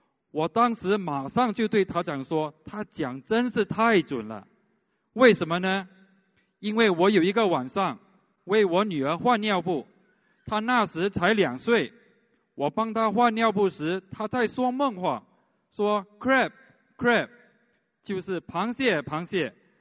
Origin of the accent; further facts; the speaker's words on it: Malaysia; 我是来自马来西亚的